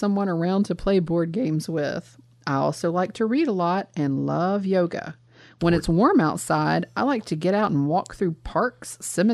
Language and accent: English; Los Angeles, California, United States; I'm from Los Angeles, but I know Boston pretty well.